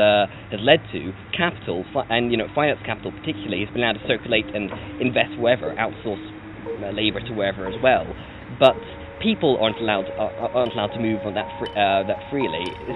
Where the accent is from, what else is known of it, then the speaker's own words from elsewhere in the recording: Edinburgh, Scotland, United Kingdom; I'm from Edinburgh up in Scotland.